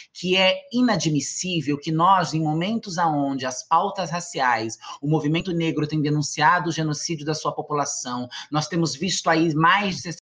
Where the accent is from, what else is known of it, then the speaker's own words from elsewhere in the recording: Francisco Morato, São Paulo, Brazil; born there; also born or lived in Itu / São Carlos; Eu nasci em Francisco Morato, depois fui para Itu, depois fui fazer graduação em São Carlos, fiz gerontologia na Federal de São Carlos, e aí entrei no mandato coletivo da bancada ativista em 2018, e agora moro em São Paulo.